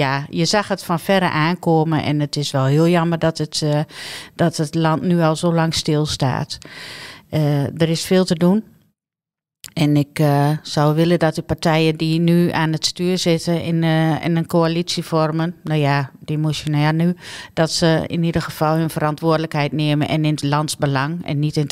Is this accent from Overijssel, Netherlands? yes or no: yes; Almelo, Overijssel, Netherlands; geboren en getogen in Almelo. Eerst in de Haaghoek, vervolgens op het Sluitersveld gewoond. En nu woon ik in de mooie wijk Schelvorst.